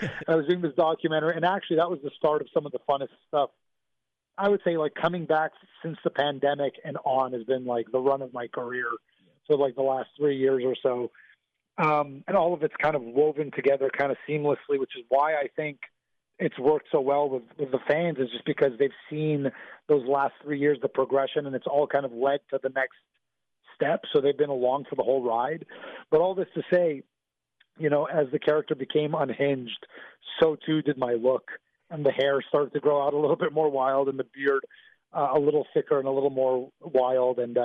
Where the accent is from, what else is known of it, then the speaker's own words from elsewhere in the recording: Canada; But it's the same thing as Canadian guys, even if we're not from Winnipeg.